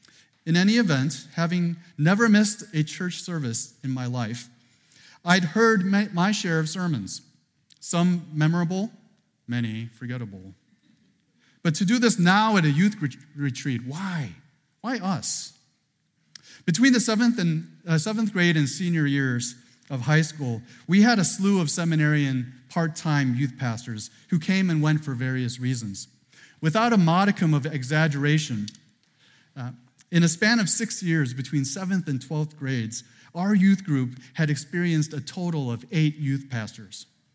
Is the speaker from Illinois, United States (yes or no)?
yes; Chicago, Illinois, United States; Born and raised here in Chicagoland. Did you know that only Chicagoland people say we're from Chicagoland?